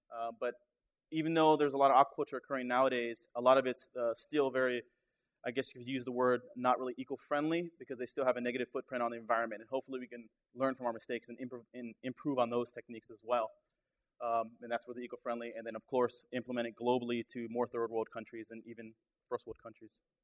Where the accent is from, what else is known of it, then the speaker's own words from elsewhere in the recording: Hawaii, United States; moved away; Even though I'm Native Hawaiian, I don't live there anymore.